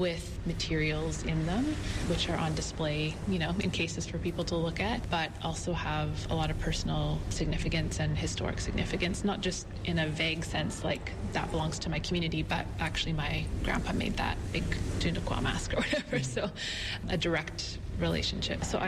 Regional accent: Victoria, British Columbia, Canada; And I'm also Ukrainian English on my mom's side. I grew up in Songhees territory, otherwise known as Victoria, and lived there most of my life. And I just moved here last July

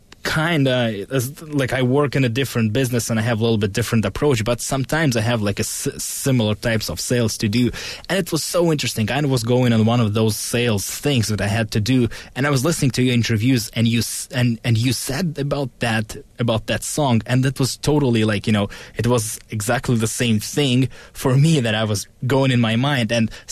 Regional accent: Russia; I was growing up in Russia

